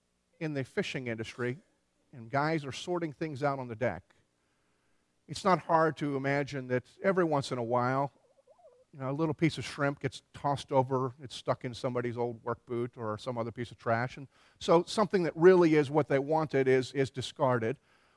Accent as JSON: {"language": "English", "town": "Philadelphia", "region": "Pennsylvania", "country": "United States", "tie": "born or raised there", "said": "I grew up in Philadelphia and there were people that wondered that at one point."}